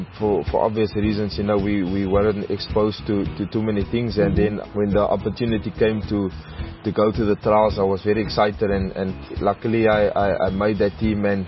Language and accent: English; Cape Town, Western Cape, South Africa; moved away; also born or lived in Pretoria; as a kid growing up in Cape Town, playing for Western Province, then leaving the home, going to Pretoria. I was in Gauteng for about 10 years.